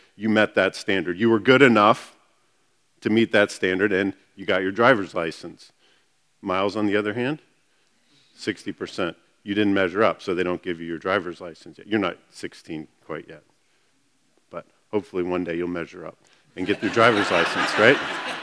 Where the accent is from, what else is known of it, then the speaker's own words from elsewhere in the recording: Georgia, United States; When I was growing up in Georgia, it was 80%.